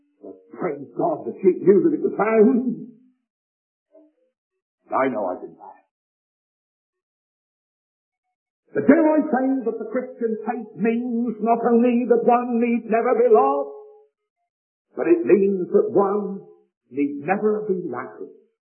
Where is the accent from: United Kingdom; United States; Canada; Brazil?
United Kingdom; South West England; As you can tell by my dialect, at least really I'm the only one without a dialect here, but I come from the west country of England.